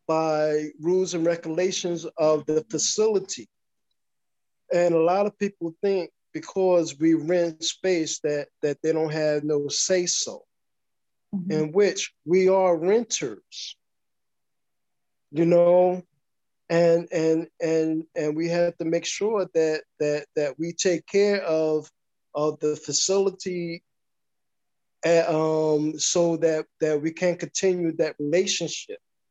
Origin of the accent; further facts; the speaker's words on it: New Jersey, United States; I am an addict, and I'm from New Jersey.